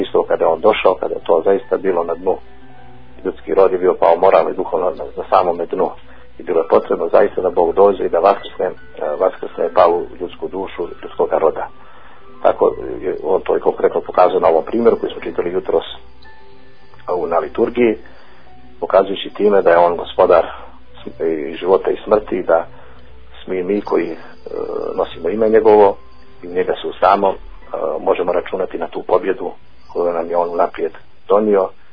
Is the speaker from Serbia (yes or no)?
no; Montenegro